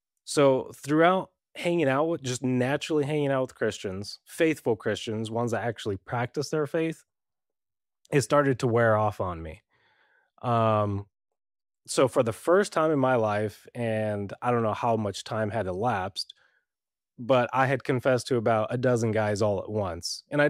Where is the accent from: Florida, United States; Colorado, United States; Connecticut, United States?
Colorado, United States; Brighton; so I'm from Brighton, Colorado, grew up, born and raised.